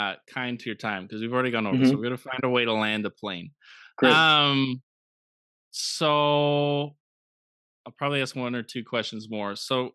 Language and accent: English; Canada; as a Canadian, you're like, camp is one of the most important ministries